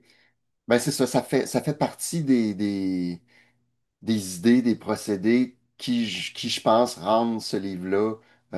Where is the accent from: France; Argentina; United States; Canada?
Canada; Quebec; faut prendre soin de notre monde, faut, bon, on est des Québécois, blablabla.